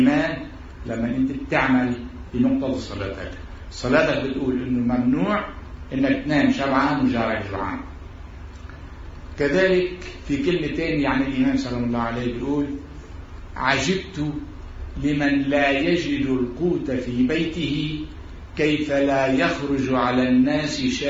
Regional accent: Lebanon; عندنا بلبنان

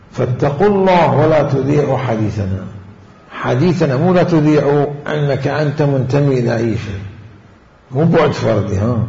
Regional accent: Najaf, Najaf Governorate, Iraq; سألتني عن النجف وأزقتها وزواياها وأحداثها كواحد نجفي مصلصل.

